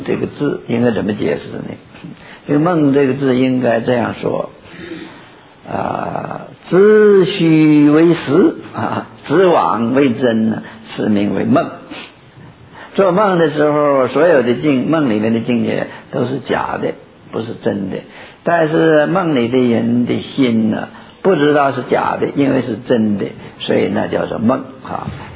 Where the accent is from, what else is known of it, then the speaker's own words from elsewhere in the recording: China; 但是在我们中国人的汉人的习惯里，就是不愿意重复，越简略越好。